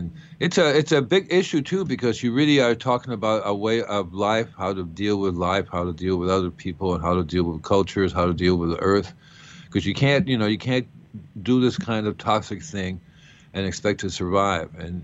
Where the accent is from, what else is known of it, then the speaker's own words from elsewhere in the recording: Puerto Rico; When I grew up in Puerto Rico or Cuba, I remember in Puerto Rico, my parents, I would go out.